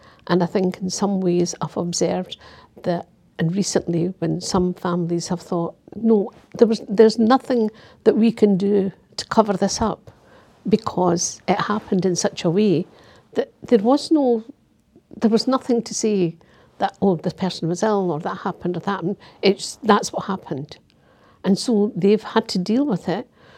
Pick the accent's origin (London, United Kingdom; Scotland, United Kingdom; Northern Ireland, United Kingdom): Scotland, United Kingdom; Glasgow; I was born and brought up in Glasgow, way back in the 70s